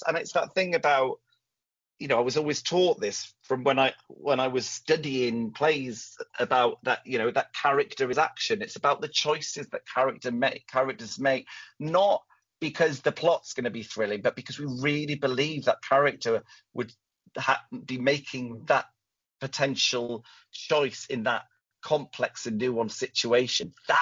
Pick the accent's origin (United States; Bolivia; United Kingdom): United Kingdom; Wales; not just as a, you know, as a Welsh person, as a gay person, as a human